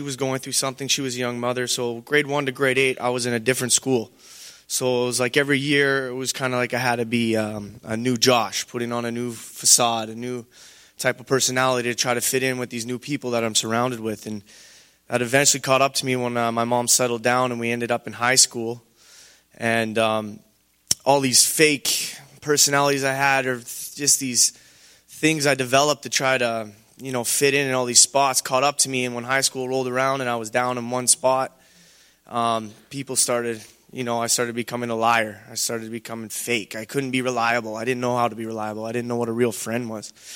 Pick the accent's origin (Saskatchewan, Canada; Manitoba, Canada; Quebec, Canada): Saskatchewan, Canada; Regina; I'm 26 years old. I'm from Regina, Saskatchewan. I grew up fatherless.